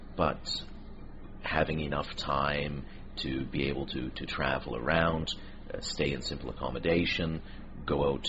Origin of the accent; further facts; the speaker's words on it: Toronto, Ontario, Canada; I was born and raised in Toronto, but from a very young age...I was traveling for different purposes, some the work that I was doing, some for just pleasure travel. And even now, when I go back to Toronto, it doesn't really feel like home.